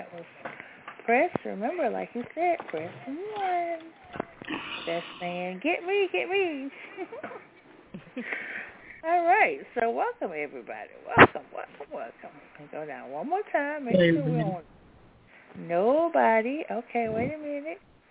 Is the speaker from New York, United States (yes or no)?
yes; New York, United States; now in North Carolina, United States; I'm from New York. Wow, I moved from North Carolina.